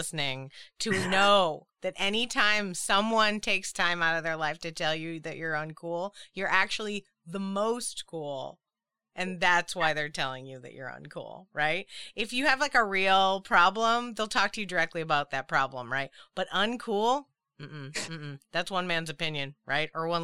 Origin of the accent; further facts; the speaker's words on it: Boston, Massachusetts, United States; I'm from Boston. I get making fun of your friends. Oh yeah, we're a harsh bunch, so I get it.